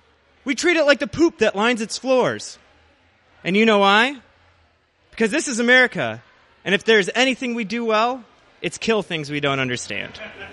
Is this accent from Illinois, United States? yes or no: yes; Joliet, Illinois, United States; born there; now in Chicago, United States; See, I was born in Joliet, Illinois. It's a suburb slash garbage dump about 45 minutes outside of the city, and I've spent about the past 6 years living in Chicago.